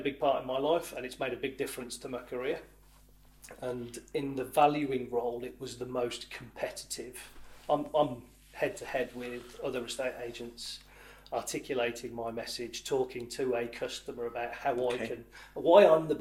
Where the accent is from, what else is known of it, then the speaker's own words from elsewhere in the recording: Bromsgrove, West Midlands, United Kingdom; just down the road in my hometown in Bromsgrove